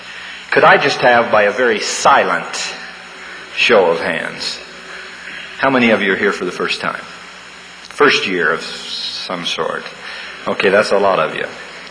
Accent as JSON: {"language": "English", "town": "St. George", "region": "Utah", "country": "United States", "said": "I don't just run around and tell people I'm from St. George."}